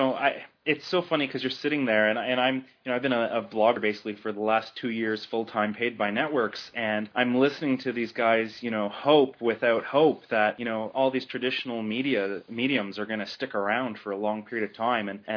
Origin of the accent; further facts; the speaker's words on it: Canada; We're pretty much the only country that's paranoid about this kind of thing. And whether or not we're Canadian doesn't really matter if we produce great content.